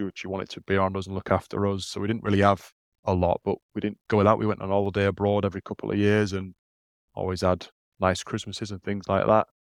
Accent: Leeds, Yorkshire and the Humber, United Kingdom; Like, we're growing up in Leeds now.

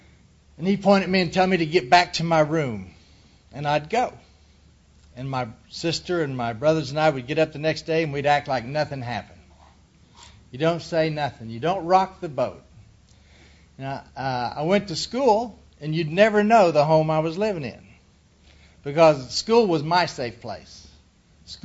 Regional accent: Oklahoma City, Oklahoma, United States; Originally, I'm from Oklahoma City. I was born and raised there, and I thought that was the big city for a long time.

